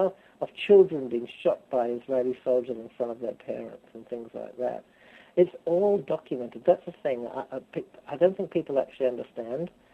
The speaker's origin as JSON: {"language": "English", "town": "Canberra", "region": "Australian Capital Territory", "country": "Australia", "tie": "born or raised there", "said": "that was something different for me coming from Canberra, which is my hometown."}